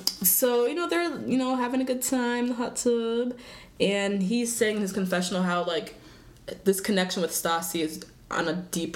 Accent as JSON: {"language": "English", "country": "Zambia", "said": "You don't know that show? I'm from Zambia."}